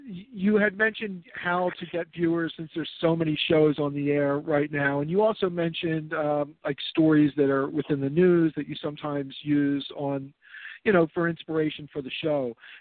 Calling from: Philadelphia, Pennsylvania, United States; Hey, Simon. … calling from Philadelphia.

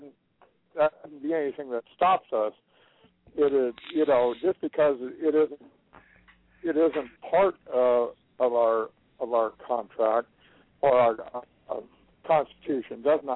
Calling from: Marshfield, Missouri, United States; just south of Marshfield, Missouri.

